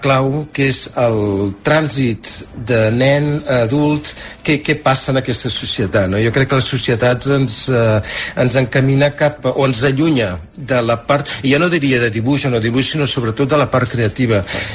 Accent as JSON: {"language": "Catalan", "town": "Barcelona", "region": "Catalonia", "country": "Spain", "tie": "born or raised there", "also_born_or_lived": "New York", "moved": "as an adult", "said": "jo vaig néixer a Barcelona i fins als 20... No, als 32 que no vaig marxar a Nova York vaig estar a Barcelona."}